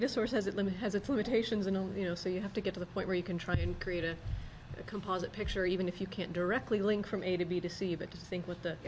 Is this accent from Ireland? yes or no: no; Canada; And as a Canadian, I'd very much appreciate your hockey analogy, so thank you.